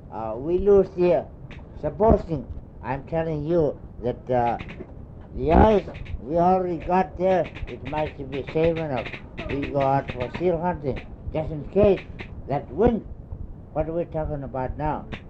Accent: Point Lake, Alaska, United States; I'm Eskimo. I used to hunt for a long time in my hometown, Point Lake.

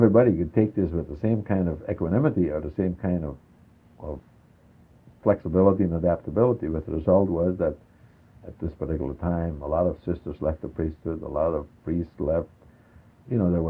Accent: Alaska, United States; That is to say, I came from Alaska.

